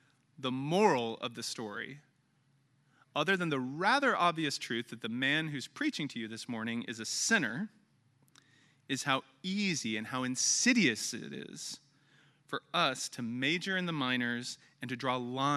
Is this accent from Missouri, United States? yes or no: yes; Kansas City, Missouri, United States; For those of you who know me, you know that Kansas City is my hometown.